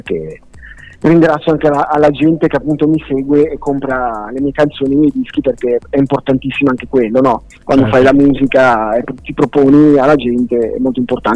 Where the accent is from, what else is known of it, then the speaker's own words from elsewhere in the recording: Genoa, Liguria, Italy; born there; io sono nata a Genova, sì, però le mie origini sono siciliane, sono di Palermo